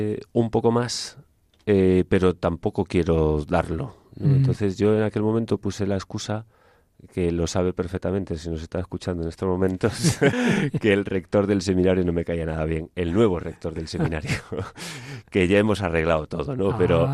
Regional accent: Galicia, Spain; Yo tuve tíos que estudiaron en el seminario, muchos vecinos de mi pueblo que habían estudiado en el seminario, y en Orense pues era más o menos normal

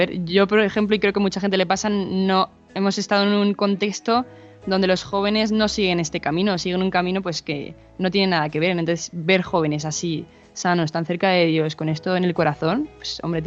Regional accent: Ávila, Castile and León, Spain; Yo vengo de Ávila.

